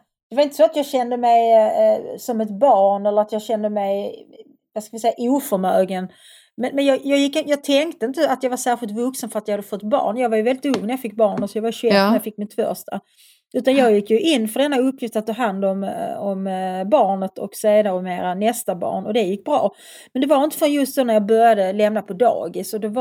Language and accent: Swedish; Svedala, Skåne, Sweden; att flytta från Svedala där jag växte upp. Jag ville flytta till en större stad.